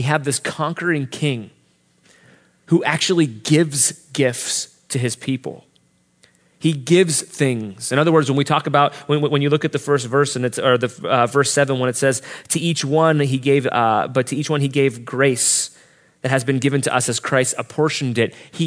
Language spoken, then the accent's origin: English; Pittsburgh, Pennsylvania, United States; Like, I'm from Pittsburgh and I would have loved to see that.